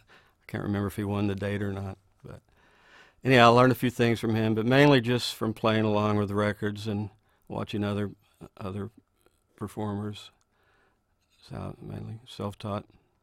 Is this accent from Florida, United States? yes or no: no; Fort Worth, Texas, United States; Well, I kind of grew up in a little bedroom community called River Oaks. It was north Fort Worth, northwest. Middle class, typical suburban teenager